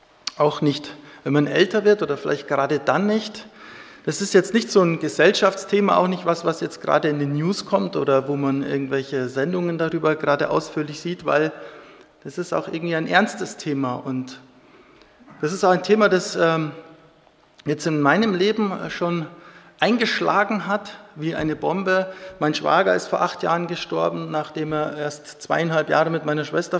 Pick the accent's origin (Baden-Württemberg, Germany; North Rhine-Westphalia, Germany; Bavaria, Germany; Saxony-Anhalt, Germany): Bavaria, Germany; Munich; now in Taching, Germany; Also wir kommen eigentlich aus München, ich und meine Familie. Da bin ich vor 20 Jahren geboren, also wiedergeboren. Und vor 45 Jahren das erste Mal geboren.